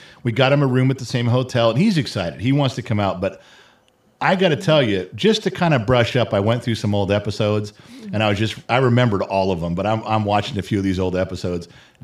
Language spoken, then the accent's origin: English; California, United States; We had no idea growing up just outside of L.A., in the suburbs of L.A. in the 70s and 80s was so